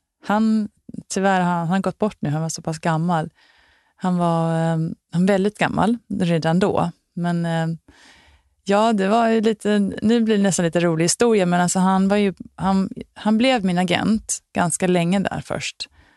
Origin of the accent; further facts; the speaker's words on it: Sweden; now in Hollywood, United States; Jag är inte född i Hollywood, jag är faktiskt svensk.